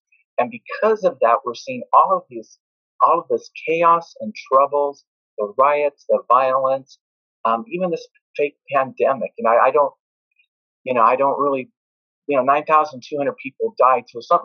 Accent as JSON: {"language": "English", "region": "California", "country": "United States", "tie": "born or raised there", "said": "Yeah, I'm born and raised in Silicon Valley, and I got connected to all the computer stuff."}